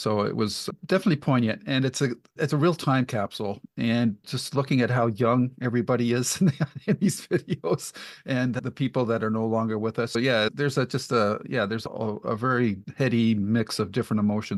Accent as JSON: {"language": "English", "country": "Canada", "said": "I'm from Canada"}